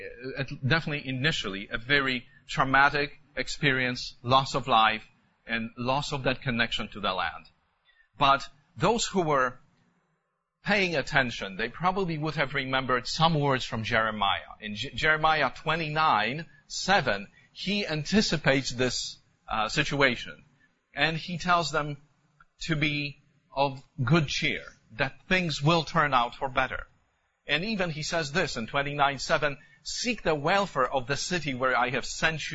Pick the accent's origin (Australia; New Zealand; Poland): Poland; now in United States; when I was growing up in Poland, and maybe that was not something that the brethren here had in the United States in the 70s